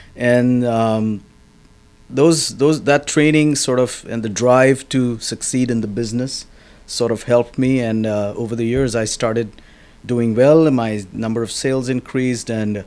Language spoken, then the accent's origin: English; India; now in United States; because, you know, I came from India and I had never bought a property.